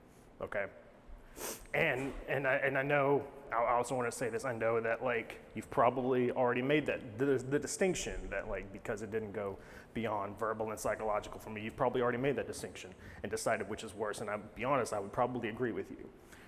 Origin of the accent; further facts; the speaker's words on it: Texas, United States; When I was in middle school, in my hometown, small town in northern Texas, growing up, we lived directly across the street from our middle school.